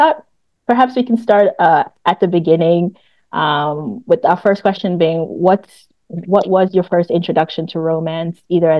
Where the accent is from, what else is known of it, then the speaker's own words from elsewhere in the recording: Boston, Massachusetts, United States; accent: Boston; I gave my Boston accent popped out a little